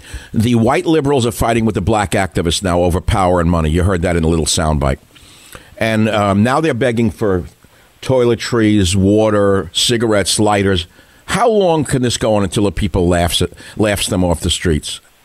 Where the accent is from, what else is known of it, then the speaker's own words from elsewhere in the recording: New York City, New York, United States; So, as you know, if you listen to the show, I grew up in New York City. I'm not proud of it, unproud of it. I just did. That's the way it is. Immigrant son, that's the way it was.